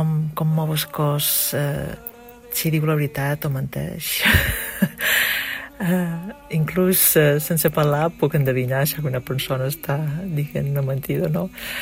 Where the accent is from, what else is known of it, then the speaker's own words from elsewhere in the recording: Ibiza, Balearic Islands, Spain; now in Switzerland; quan me pregunten d'on ets o d'on vens, jo dic, pues, d'Eivissa